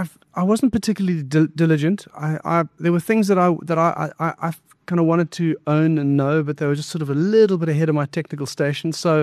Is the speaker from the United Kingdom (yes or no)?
yes; Hart Bay, United Kingdom; because I grew up in Hart Bay and the rain was sort of horizontal, sort of hitting the window. Hart Bay was miles away from anything.